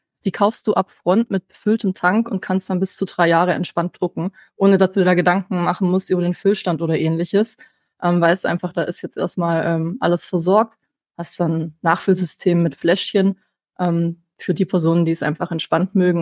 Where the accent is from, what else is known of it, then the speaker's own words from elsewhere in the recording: Baden-Württemberg, Germany; accent: Swabian; Also wenn es der Dialekt nicht macht, dann outen mich hier meine Präferenzen als Schwäbin.